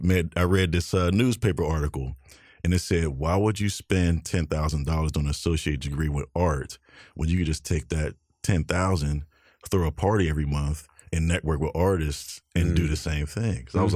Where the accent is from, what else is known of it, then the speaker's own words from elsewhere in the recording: Pittsburgh, Pennsylvania, United States; That's my hometown, Pittsburgh, PA.